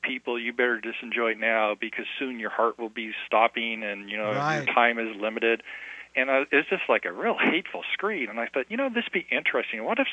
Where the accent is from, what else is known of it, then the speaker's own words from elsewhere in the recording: United States; I'm, like I said, I'm just an American with a camera, right?